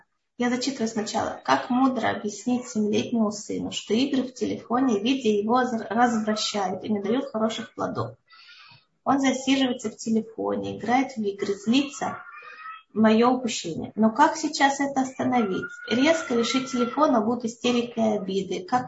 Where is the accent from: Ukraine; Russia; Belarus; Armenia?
Russia; На самом деле мы из России обладаем очень нужными, многими полезными навыками, которые просто жизнь в России учила людей выживать